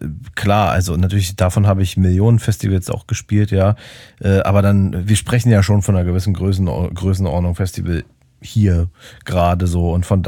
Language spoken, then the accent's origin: German; Berlin, Germany